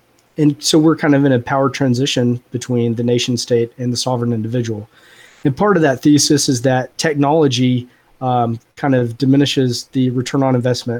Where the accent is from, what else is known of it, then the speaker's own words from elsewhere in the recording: the South, United States; I grew up in the South. I'm down here in Arkansas